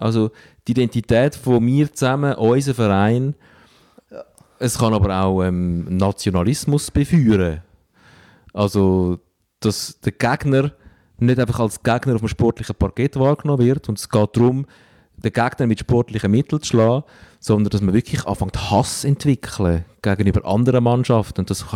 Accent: Stäfa, Zurich, Switzerland; weil ich in Steffen aufgewachsen bin am Zürichsee und Rapperswil sehr nahe ist

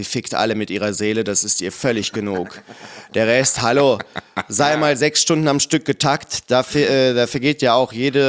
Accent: North Rhine-Westphalia, Germany; Ich komme vom Land, bei mir war das damals genauso, wie du das gerade beschreibst, aber gleichzeitig komme ich halt aus der Provinz vor Köln.

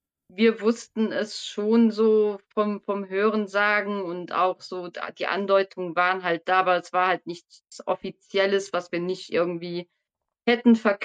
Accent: Belgium; als Belgierin muss ich ja so ein bisschen

